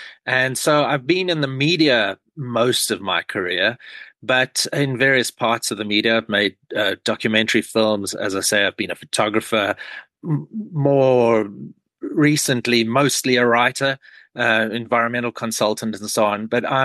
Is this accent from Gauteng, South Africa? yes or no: yes; Pretoria, Gauteng, South Africa; I grew up in Pretoria and we used to search, you know, abandoned lots and go onto the edge of the city and turn over trash looking for snakes.